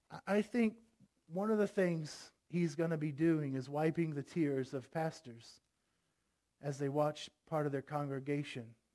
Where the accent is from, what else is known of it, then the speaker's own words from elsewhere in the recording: Florida, United States; We come from Florida. We had bad trees.